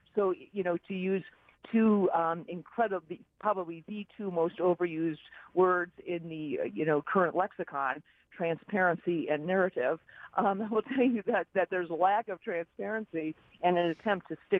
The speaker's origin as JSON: {"language": "English", "town": "Cleveland", "region": "Ohio", "country": "United States", "moved": "yes", "lives_now": "Colorado, United States", "said": "I'm from Cleveland, Ohio, of all places, but I've lived in Colorado for the last few decades."}